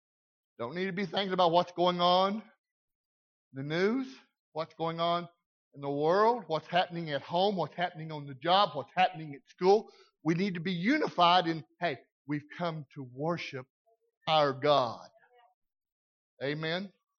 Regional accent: Arkansas, United States; and I know I said ain't, I'm from Arkansas, I'm sorry.

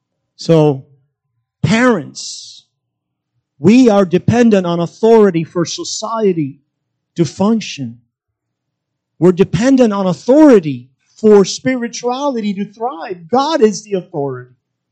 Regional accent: Cuba; now in United States; So I grew up in Cuba and lived under it.

